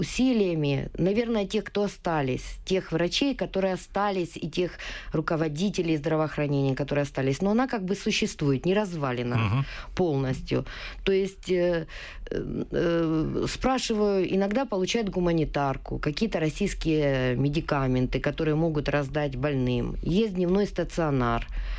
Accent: Luhansk, Luhansk Oblast, Ukraine; я из Луганска, как бы это не секрет. Я работала там в 4-й детской больнице города Луганска, замглавврача по поликлинике.

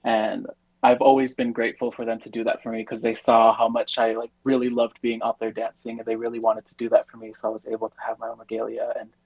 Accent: United States; Yeah, so I come from the Northern Cheyenne and Oglala Lakota Nation. I'm enrolled in Northern Cheyenne, but I'm born and raised here in the cities.

